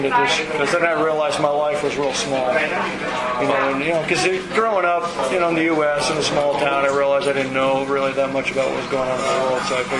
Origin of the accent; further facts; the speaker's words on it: Connecticut, United States; I grew up in Connecticut on a little farm there, and my dad owned a construction company.